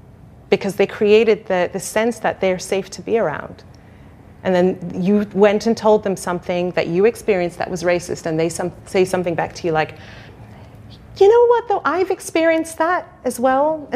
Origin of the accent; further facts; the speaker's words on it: Wales, United Kingdom; accent: Welsh; I grew up in Wales. I was born in Wales, and I had a Welsh accent in the beginning of my life. thankfully, it's gone now. But I grew up as a Black Muslim girl in a predominantly white space